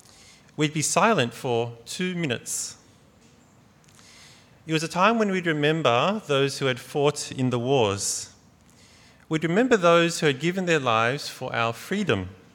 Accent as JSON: {"language": "English", "country": "Australia", "tie": "born or raised there", "said": "I grew up in Australia"}